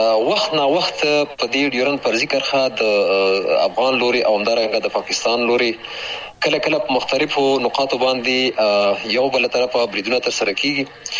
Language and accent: Pashto; Chamkani, Paktia, Afghanistan; ما هغه 1340 کال و چې زه په همدې ولسوالۍ کې پیدا شوم، د بابو خیلو نیمې ځای کې